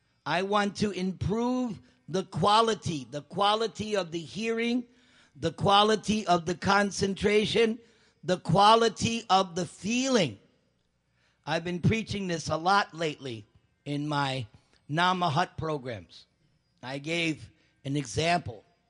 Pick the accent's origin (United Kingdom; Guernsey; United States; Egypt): United States; New York; As we say, because I'm from New York, you got to walk the walk and talk the talk.